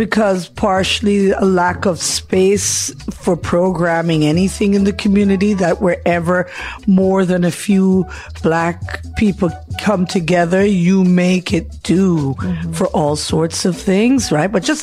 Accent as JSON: {"language": "English", "town": "Montreal", "region": "Quebec", "country": "Canada", "tie": "born or raised there", "said": "Born in Montreal."}